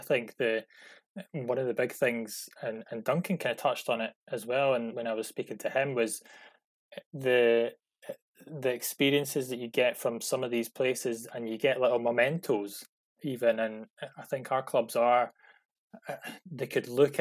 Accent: Linlithgow, Scotland, United Kingdom; I'm from Linlithgow. I lived there for a long time

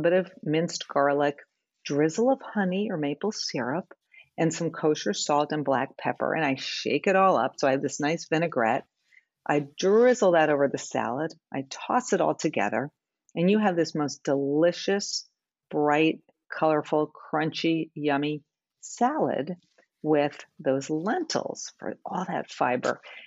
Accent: New York, United States; accent: New York; and with my New York accent, since I grew up there, I can say that.

